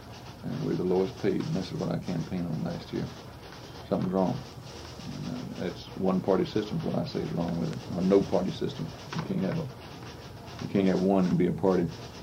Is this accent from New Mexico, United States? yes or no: no; Columbia, Mississippi, United States; I was born and raised in Columbia, Mississippi, Marion County.